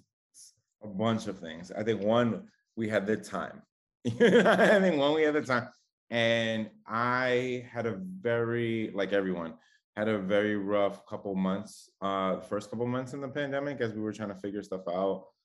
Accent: New York City, New York, United States; loosely based on my experience as a young kid growing up in the Bronx

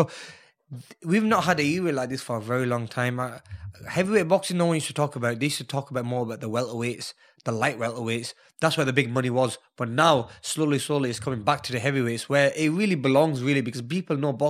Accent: Pakistan; being a Muslim and being a Pakistani with a lot of Pakistanis living in Saudi Arabia

